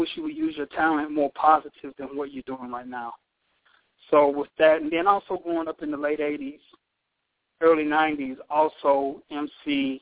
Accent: Meridian, Mississippi, United States; I grew up in Meridian, Mississippi. So it's if you're not familiar with Mississippi, it's a town east of Jackson, about an hour and a half. I grew up there.

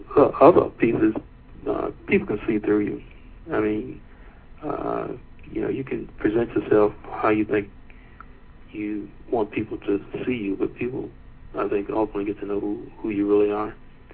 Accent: Winston-Salem, North Carolina, United States; also born or lived in Washington, D.C.; I was born in Washington, D.C., but I was raised and grew up in Winston-Salem, North Carolina.

